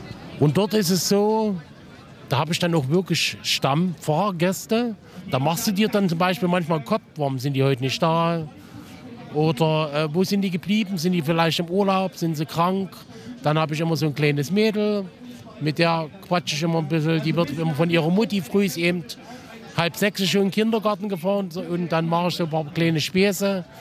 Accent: Markranstädt, Saxony, Germany; born there; Aber als Markranstädter, wo ich geboren bin, das finde ich ein schönes, nettes Örtchen.

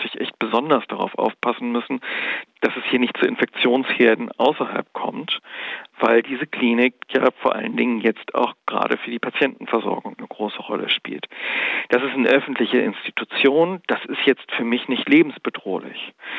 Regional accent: Hamburg, Germany; In Hamburg, wo ich herkomme, hat das relativ lange gedauert.

